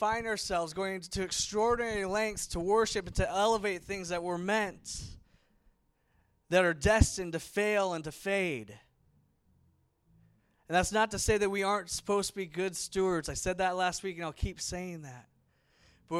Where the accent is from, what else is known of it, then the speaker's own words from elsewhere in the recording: Mill Valley, California, United States; You know, I grew up here. And we grew up saying that. I would go to camps and people would say, oh, where are you guys from? Oh, we're from Nevada. Oh, we're from Mill Valley.